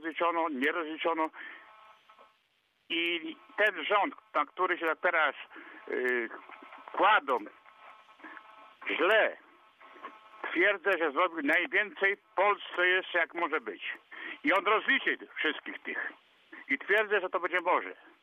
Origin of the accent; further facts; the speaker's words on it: Żagań, Lubusz Voivodeship, Poland; A ja jestem z Żagania